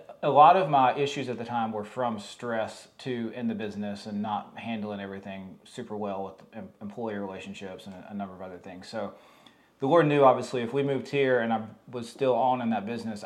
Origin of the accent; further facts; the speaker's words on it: North Carolina, United States; now in Fort Myers, United States; Blake is from Florida, I'm from North Carolina, we met in Colorado, got engaged, moved back to where she was from